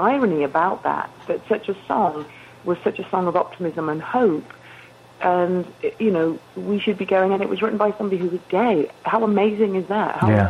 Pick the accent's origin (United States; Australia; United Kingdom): United Kingdom; England; I come to the table as an English person who doesn't grasp why Americans give Americans such a hard time